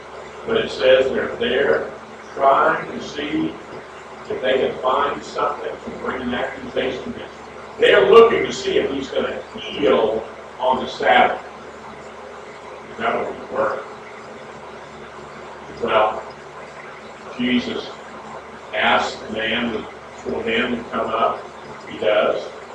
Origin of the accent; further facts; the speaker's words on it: Florida, United States; Now, the town I grew up in North Florida, is surrounded by a military base.